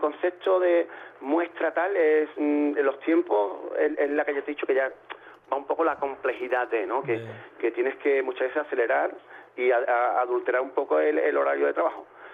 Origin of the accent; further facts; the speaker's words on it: Écija, Andalusia, Spain; Nosotros nacimos aquí, somos hijos de Écija, cabemos en el vientre de Écija, nuestro cordón umbilical, no, nacidos aquí, no está cortado